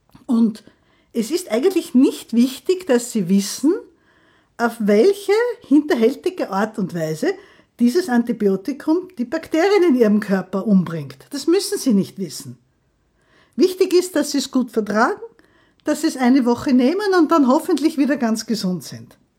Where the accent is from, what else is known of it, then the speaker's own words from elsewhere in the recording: Graz, Styria, Austria; now in Vienna, Austria; Ich bin eigentlich gar keine Wienerin, aber ich liebe diese Stadt. Ich komme aus Graz, habe in Wien dann fertig studiert